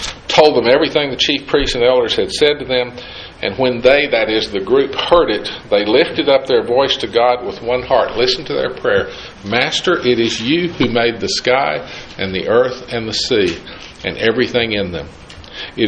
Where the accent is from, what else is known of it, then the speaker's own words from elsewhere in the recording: Oak Ridge, Tennessee, United States; born there; I was born in a real unusual place. I was born in Oak Ridge, Tennessee.